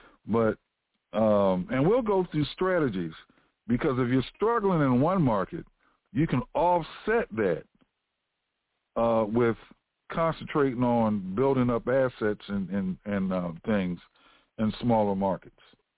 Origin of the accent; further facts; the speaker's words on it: Washington, District of Columbia, United States; born there; I was born in Washington, D.C., but I do not recommend Washington, D.C. as a place to move to.